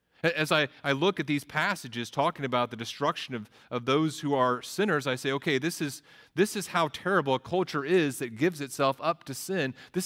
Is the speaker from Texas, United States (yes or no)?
yes; Texas, United States; I grew up in Texas, and in Texas, in the school systems, you're required to take 2 years of Texas history